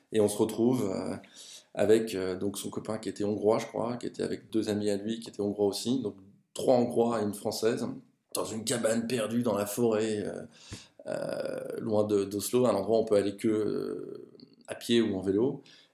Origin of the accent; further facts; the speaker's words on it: Normandy, France; parce qu'en tant que Normand, je ne peux pas dire que la pluie, c'est quelque chose que j'aime pas